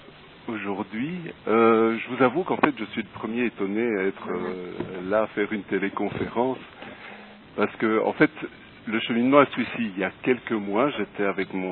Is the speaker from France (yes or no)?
no; Brussels, Brussels-Capital Region, Belgium; born there; Je suis né à Bruxelles, en Belgique, en 1960.